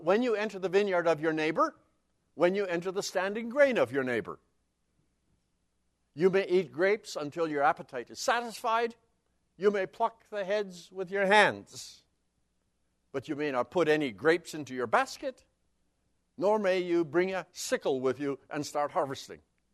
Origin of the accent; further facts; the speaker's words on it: Borden, Saskatchewan, Canada; Here is my hometown of Borden, just off the North Saskatchewan River. I grew up in the RM of Great Bend, rural municipality of Great Bend, named after the Big Bend in the North Saskatchewan River. This is home.